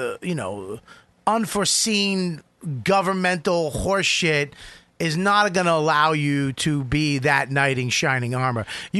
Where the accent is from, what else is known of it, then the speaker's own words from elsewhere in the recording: Boston, Massachusetts, United States; I do that to everybody though. I'm from Boston, that's what we do.